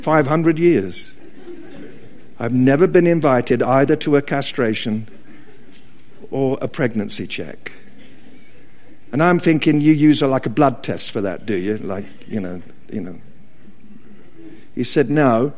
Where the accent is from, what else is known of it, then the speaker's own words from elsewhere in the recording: England, United Kingdom; I'm from England. We have a summer that lasts 17 minutes.